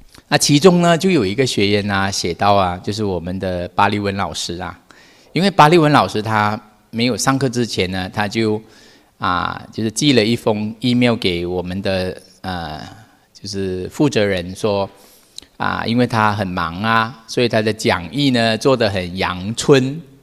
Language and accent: Chinese; Malaysia; now in Taiwan; 像我们马来西亚人哈，其实有很多中文是比你们差很多的